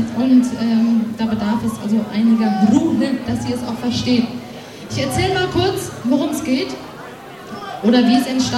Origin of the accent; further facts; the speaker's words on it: Dortmund, North Rhine-Westphalia, Germany; also wie gesagt, wir kommen aus dem Ruhrpott und da gibt es also nicht so viel Grün wie hier.